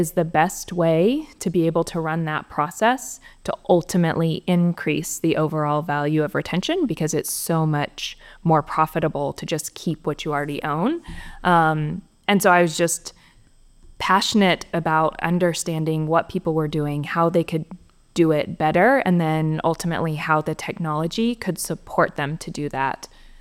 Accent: Oklahoma, United States; born there; now in DFW area, United States; So originally, born in Oklahoma. We can go all the way back.

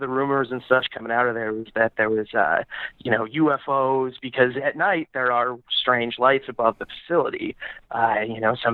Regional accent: Salt Lake City, Utah, United States; also born or lived in Southern Idaho; now in St. Louis, United States; So I live in St. Louis, but I grew up in Salt Lake City, Utah for a while, as well as Southern Idaho.

